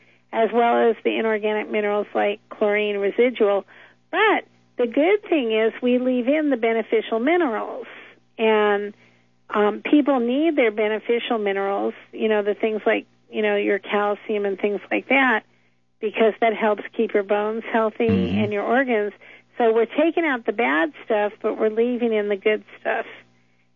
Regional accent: San Fernando Valley, California, United States; I remember growing up in California in the San Fernando Valley, you know.

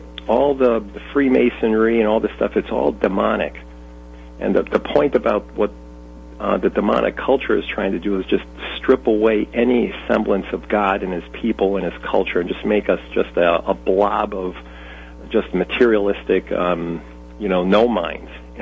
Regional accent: Chicago, Illinois, United States; I'm from the Chicagoland area, and I've been blessed to be able to travel around the world

